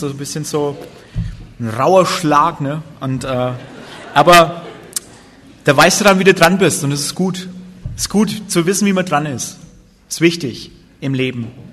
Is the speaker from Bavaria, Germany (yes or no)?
yes; Bavaria, Germany; wir sind da im Oberfranken aufgewachsen, ziemlich ärmliche Gegend, kärglich ein bisschen. Und ich bin getauft, konfirmiert, mit so einem normaler, klischee-evangelischer Christ.